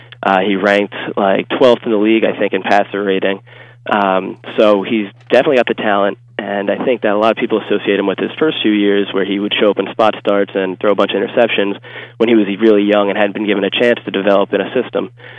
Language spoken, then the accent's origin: English; New Jersey, United States; Mostly Rutgers. I'm from New Jersey, so that was the team to pull for if you were from New Jersey and didn't have any ties anywhere else.